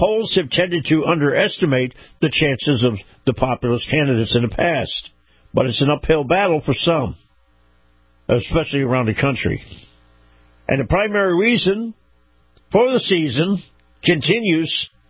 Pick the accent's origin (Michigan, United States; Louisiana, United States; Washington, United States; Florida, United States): Florida, United States; Take, for example, my home state of Florida